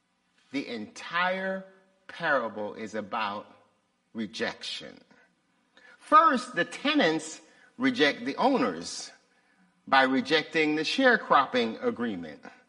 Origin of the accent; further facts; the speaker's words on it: Los Angeles, California, United States; And when we were growing up in South Central LA, we were in the hood.